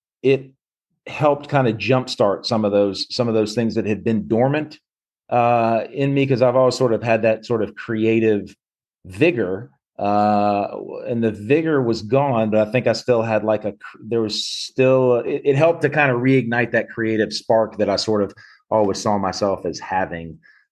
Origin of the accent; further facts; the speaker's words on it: Memphis, Tennessee, United States; I grew up in Memphis, and my best friend since the first grade, we're still in close contact with one another.